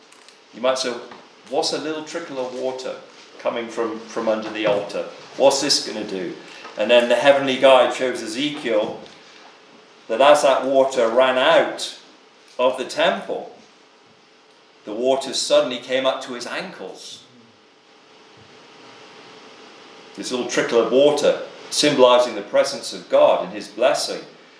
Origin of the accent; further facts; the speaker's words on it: Gloucester, South West England, United Kingdom; I always mention George Whitfield from my hometown at Gloucester.